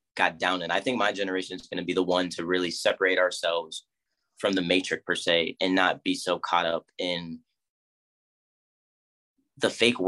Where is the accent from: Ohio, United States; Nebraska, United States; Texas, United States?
Ohio, United States; just growing up in Ohio and just the background that I'm from